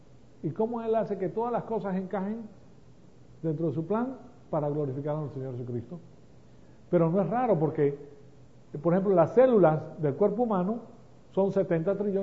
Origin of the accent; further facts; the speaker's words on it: Venezuela; Yo en Venezuela me crié y estudié en La Salle.